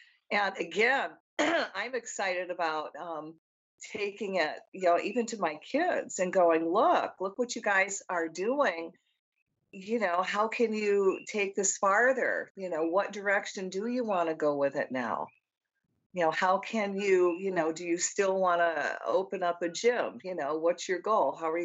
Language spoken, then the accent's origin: English; Michigan, United States; That's why we get each other's sense of humor. I'm from Michigan.